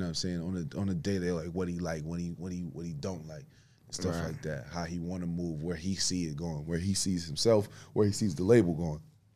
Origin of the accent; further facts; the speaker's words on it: Buffalo, New York, United States; I'm from Buffalo, New York. I was blessed to grow up with both sides of the fence. You know what I mean? Like, I grew up in off Jefferson, Beverly Road, Butler, and then moved to Beverly.